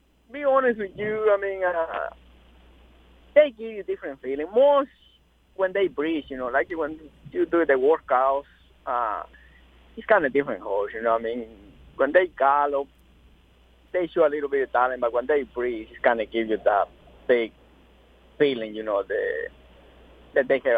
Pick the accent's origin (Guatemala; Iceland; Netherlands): Guatemala; English is a second language; now in United States; where I come from, you know, it's a very small town, like, in the country, and we used to ride the horses